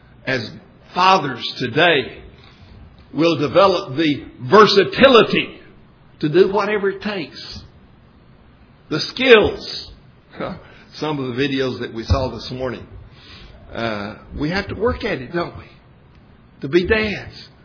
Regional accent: Texas, United States; I grew up out in West Texas, and my maternal grandparents lived at the top of a hill

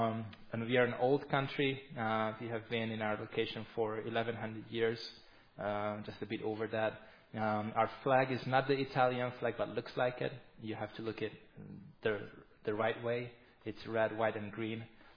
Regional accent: Hungary; now in United States; We are from Hungary, at least my wife and I. My wife and I are from Hungary, but the boys were born in the States.

